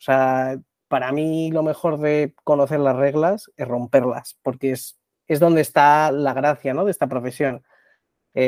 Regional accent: Madrid, Community of Madrid, Spain; Soy de Madrid de toda la vida

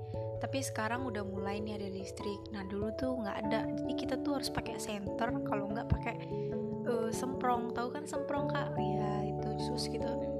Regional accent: East Kalimantan, Indonesia; karena kampung saya kan di pinggir Sungai Mahakam, memang Sungai Mahakam gitu.

